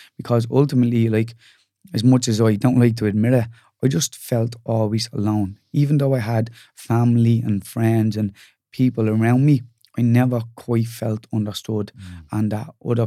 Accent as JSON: {"language": "English", "town": "Dublin", "region": "Leinster", "country": "Ireland", "tie": "born there", "said": "So I'm born in Fatima Mansions, which is basically in our city, Dublin."}